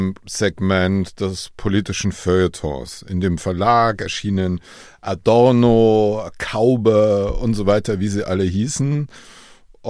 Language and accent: German; Bavaria, Germany; Ich komme ja aus dem Fränkischen